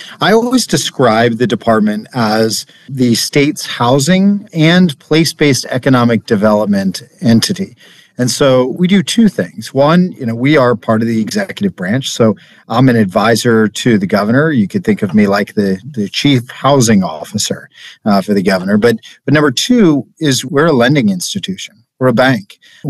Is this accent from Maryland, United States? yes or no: yes; Salisbury, Maryland, United States; I was born and raised in Salisbury on Maryland's Eastern Shore, the capital of the Eastern Shore, we call ourselves.